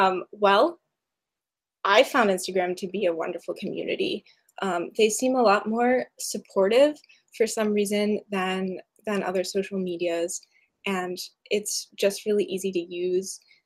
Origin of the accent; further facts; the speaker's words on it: Roanoke, Virginia, United States; Currently, I'm residing in my hometown, Roanoke, Virginia, and I'm doing some private teaching there.